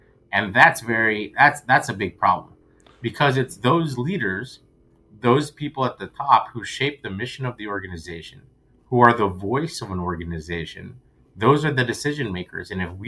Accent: West Virginia, United States; So I grew up in West Virginia. I grew up in a very rural area

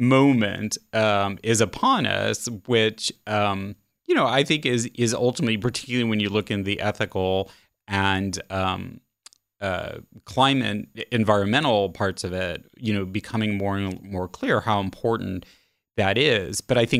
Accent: Midwest, United States; I was raised in the Midwest, the 1970s.

